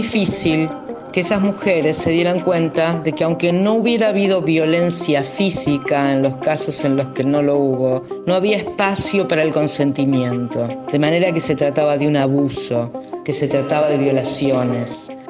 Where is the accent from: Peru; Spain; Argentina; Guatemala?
Argentina; argentina, periodista y sobreviviente de dos centros clandestinos de detención y tortura en los años 70